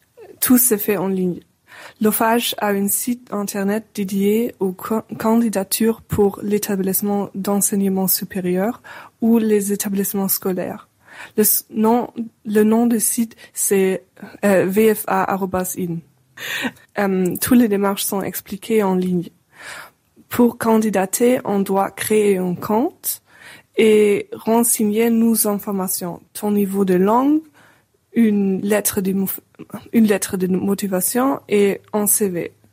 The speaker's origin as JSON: {"language": "French", "region": "Hamburg", "country": "Germany", "second_language": "French", "moved": "as an adult", "lives_now": "Limoges, France", "said": "j'ai 23 ans et je viens d'Hambourg. C'est la deuxième plus grande ville d'Allemagne."}